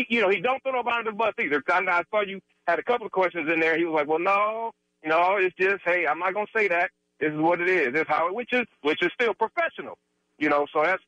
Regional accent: Oakland, California, United States; I'm from Oakland, so it's refreshing to see an athlete here where I live

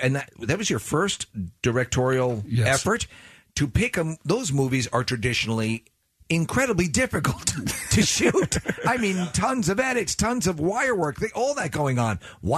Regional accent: New York, United States; I'm from New York as well, and I notice an extreme similarity between a lot of the Philadelphia, quote-unquote, accent and New York

